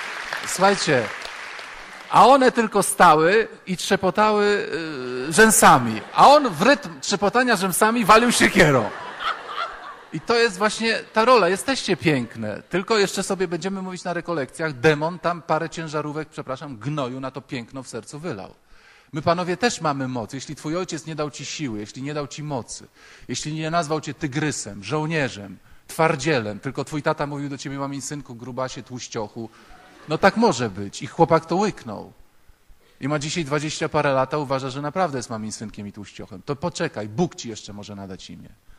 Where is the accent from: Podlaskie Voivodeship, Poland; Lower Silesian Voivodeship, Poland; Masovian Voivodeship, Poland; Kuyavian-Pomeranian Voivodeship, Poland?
Lower Silesian Voivodeship, Poland; Wrocław; jestem z Wrocławia.